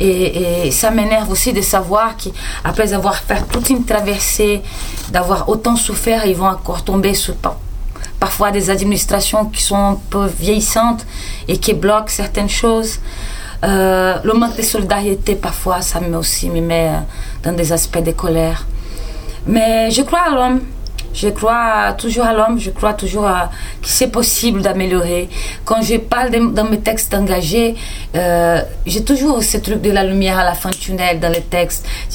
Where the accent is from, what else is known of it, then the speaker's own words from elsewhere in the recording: Brazil; Pas parce que je suis brésilienne que je dois porter une fleur sous la tête.